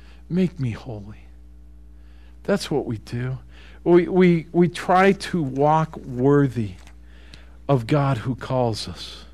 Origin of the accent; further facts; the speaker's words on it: Canada; I'm Canadian. I'm speaking to all you Canadians now, eh?